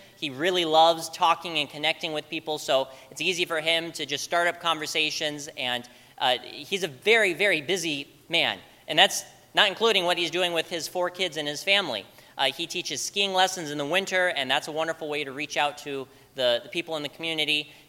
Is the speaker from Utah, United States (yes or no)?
yes; Utah, United States; my wife and I grew up in Utah, which is a mission field in and of itself.